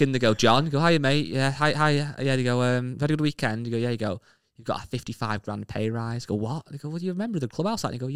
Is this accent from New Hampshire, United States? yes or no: yes; New Hampshire, United States; And I am away from home on clinical experience for 10 weeks in Florida. And I'm from New Hampshire. I'm down here all alone.